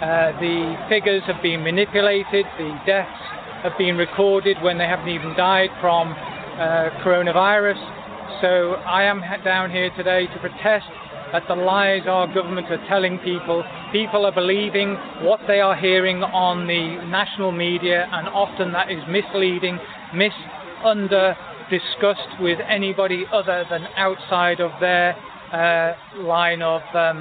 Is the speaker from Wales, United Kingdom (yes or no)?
yes; Wales, United Kingdom; from North Wales. I've come down here today